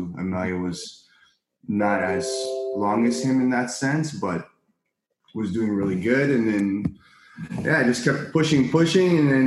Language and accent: English; Scarborough, Ontario, Canada; I grew up in Midland Lawrence. I was a Scarborough kid for the most of my part of my life